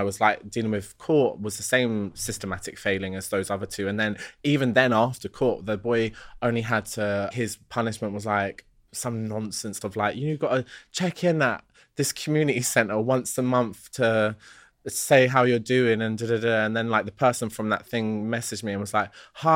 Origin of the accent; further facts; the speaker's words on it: London, United Kingdom; moved away; And it's sad because like, I'm a Londoner born and bred, like, and I was just like, I just don't want to be here anymore.